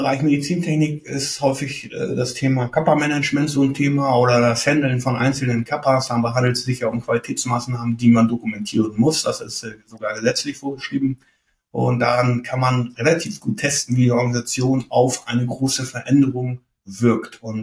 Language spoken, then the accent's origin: German; Bremen, Germany; Bremen, weil es meine Heimat ist, weil ich mich hier verbunden fühle.